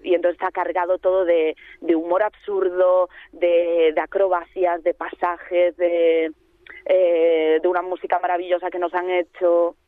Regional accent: Galicia, Spain; nos vamos cada una a su casa, yo soy gallega

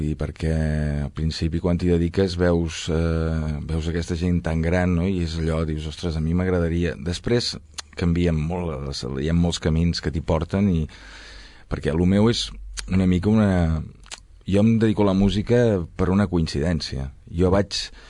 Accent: Sabadell, Catalonia, Spain; born there; l'edat que tinc és evident, no? I vaig néixer aquí a Sabadell, aquí al costat, al carrer Creueta.

